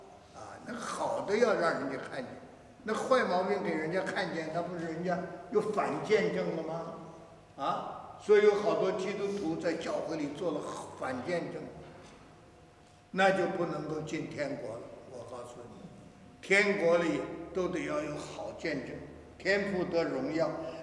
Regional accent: China; 假如说我们中国人讲“人不为己，什么

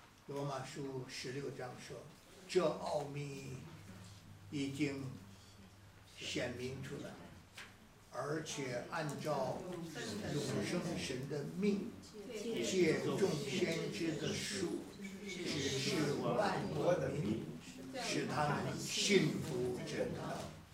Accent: China; 这不是这我们中国人是古时候的话，说你要不怕麻烦呢，你就买个表。这是四川话

